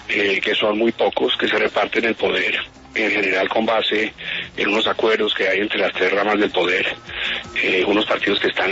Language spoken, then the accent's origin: Spanish; Colombia